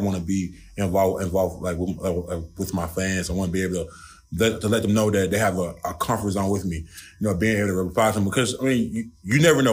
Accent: New Orleans, Louisiana, United States; I mean, I'm from New Orleans, so, you know, being there, learning that culture, you know, that's what starts it.

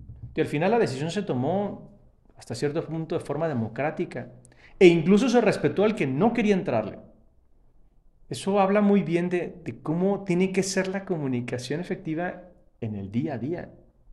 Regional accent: Panama; Así como en Panamá decimos nuestro istmo canalero, y los llaman el llano.

